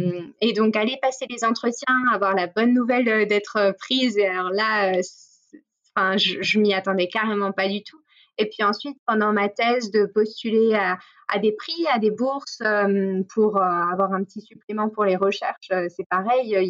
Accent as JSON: {"language": "French", "region": "Grand Est", "country": "France", "said": "Je suis alsacienne."}